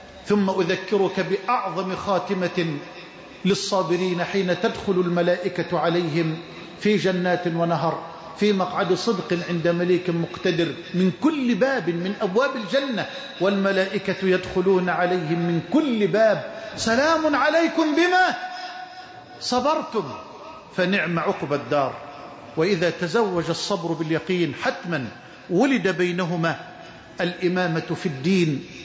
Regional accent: Egypt; اللهم اجعل بلدنا مصر أمنا أمانا سخاء رخاء

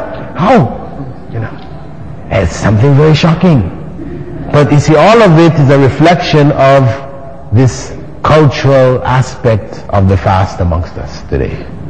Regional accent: Toronto, Ontario, Canada; first came into Islam back in the 70s and in Toronto. I grew up in Toronto

